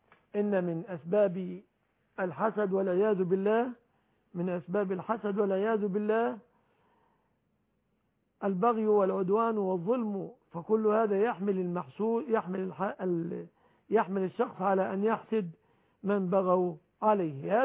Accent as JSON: {"language": "Arabic", "country": "Egypt"}